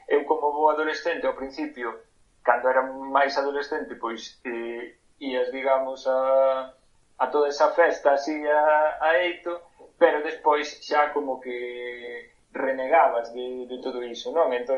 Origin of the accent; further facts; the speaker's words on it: Sigüeiro, Galicia, Spain; eu son de Sigüeiro